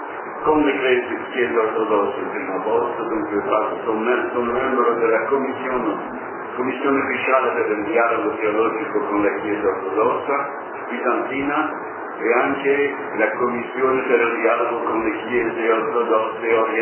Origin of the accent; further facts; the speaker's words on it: Belgium; born there; Italian is a second language; now in Jerusalem; sono nato in Belgio, missionario d'Africa Padre Bianco, mi trovo qui a Gerusalemme dal 79